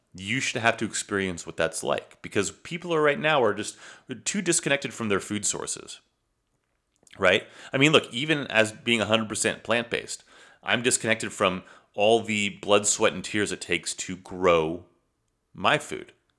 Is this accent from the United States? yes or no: yes; United States; just because we grew up in America, we were, raised in America with American values that dogs are pets and not food